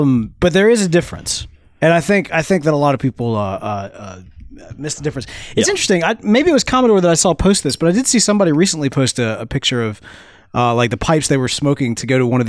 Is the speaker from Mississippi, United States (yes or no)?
yes; Mississippi, United States; We're from Mississippi, and that's the thing that I...